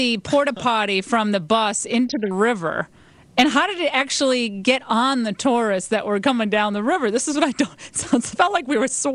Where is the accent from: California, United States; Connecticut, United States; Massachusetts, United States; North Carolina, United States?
Connecticut, United States; Glastonbury; Let's go to Jerry in Newington, Connecticut, right near my hometown of Glastonbury